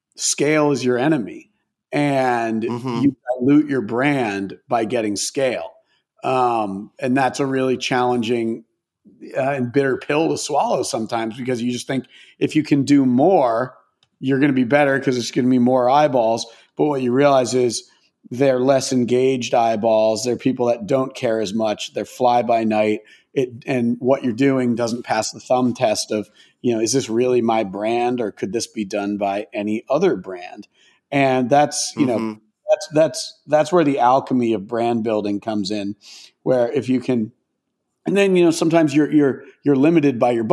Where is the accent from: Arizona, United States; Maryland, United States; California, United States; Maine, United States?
Maine, United States; So, well, I grew up in Maine, and like pretty rural suburb, if you could even call it that, in Maine.